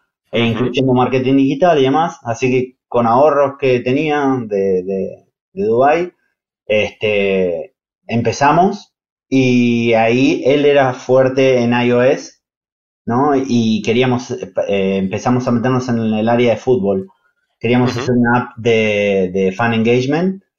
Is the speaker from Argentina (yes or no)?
yes; Argentina; now in Madrid, Spain; Soy de Argentina, como notarán por mi acento, pero actualmente estoy viviendo en Madrid, en España.